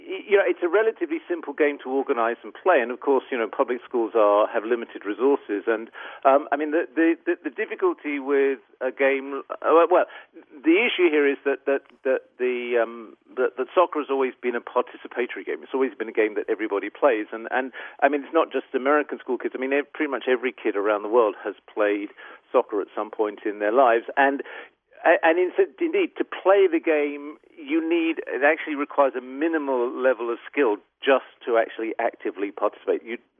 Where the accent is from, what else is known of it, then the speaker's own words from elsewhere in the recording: England, United Kingdom; I'm English, and in soccer terms